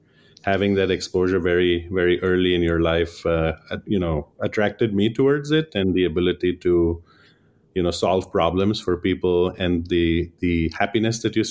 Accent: India; I grew up in India, and I grew up around healthcare practitioners.

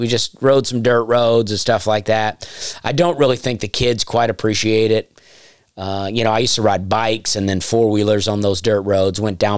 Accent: Opelika, Alabama, United States; growing up in Opelika, which is, across the tracks, you might say, even though Opelika is very nice.

